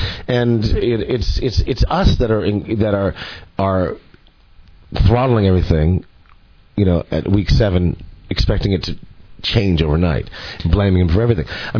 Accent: California, United States; I grew up in California, and the schools were great.

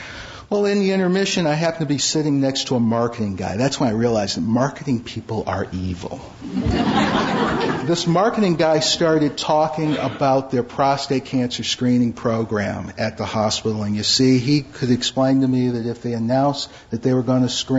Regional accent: Detroit, Michigan, United States; You know, I'm from Detroit. I'm a little slow.

